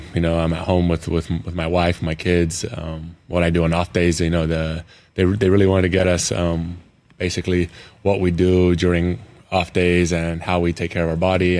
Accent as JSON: {"language": "English", "town": "Malaga", "region": "Andalusia", "country": "Spain", "tie": "born or raised there", "second_language": "English", "moved": "as an adult", "said": "My parents are Lithuanian, but I grew up in Spain, Malaga. They decided to raise us there. And yeah, I basically spent there my whole life until I was 18"}